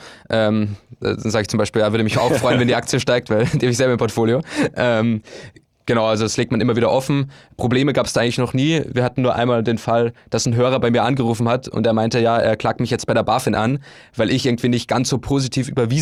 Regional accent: Upper Austria, Austria; also born or lived in Bulgaria; now in Hamburg, Germany; ich habe davor meinen Zivildienst in Bulgarien gemacht und bin dann direkt von Bulgarien nach Hamburg gezogen. Lustigerweise sind die beiden Orte fast gleich weit weg von meiner Heimat in Oberösterreich.

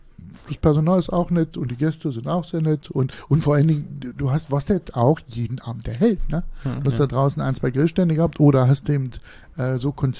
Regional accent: Harz, Germany; Ja, ich komme aus dem Harz

